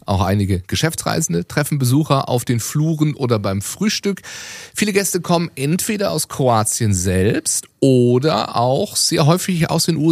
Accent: Baden-Baden, Baden-Württemberg, Germany; jugoslawische Restaurant bei uns in meiner Heimatstadt Baden-Baden.

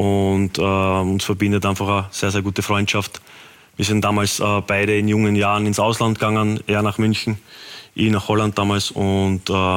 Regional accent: Styria, Austria; Für mich als Steirer, ich bin aufgewachsen als Sturmfan

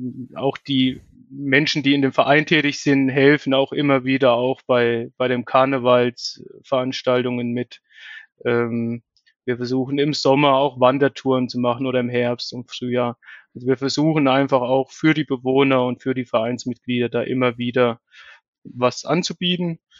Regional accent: Bettenhausen, Thuringia, Germany; born there; now in Birx, Germany; Ich bin noch 29 Jahre alt, bin gebürtig aus Bettenhausen bei Meining und darf seit nunmehr 5 Jahren in Birks leben, wohne dort mit meiner Frau und meinem Kind.

